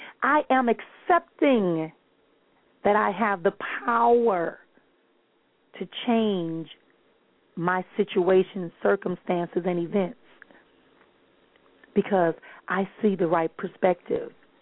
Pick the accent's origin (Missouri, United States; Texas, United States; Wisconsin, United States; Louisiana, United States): Wisconsin, United States; Milwaukee; I am going to be in Milwaukee, Wisconsin, my hometown that rocked last night